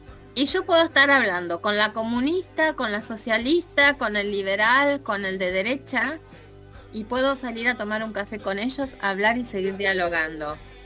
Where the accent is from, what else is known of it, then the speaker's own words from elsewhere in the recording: Argentina; Pero sí, soy argentina, amo la celeste y blanca.